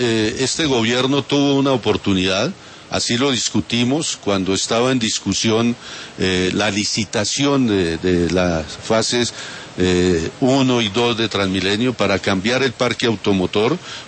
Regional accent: Moniquirá, Boyacá, Colombia; Yo soy un boyacense, un hijo de Moniquirá.

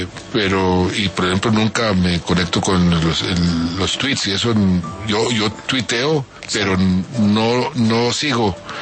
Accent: Colombia; me ha dolido muchísimo como colombiano

